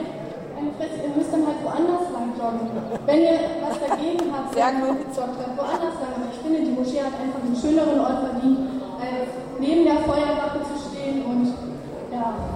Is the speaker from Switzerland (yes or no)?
no; Marbach, Germany; ich bin 17 Jahre alt und ich komme auch aus Marbach. Ich wohne schon seit 17 Jahren hier